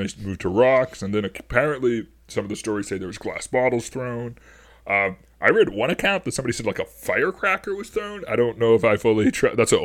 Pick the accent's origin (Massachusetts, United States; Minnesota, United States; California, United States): Massachusetts, United States; Worcester's actually like way closer to the east, but because I'm from Eastern Massachusetts, everything west of Boston is Western Massachusetts.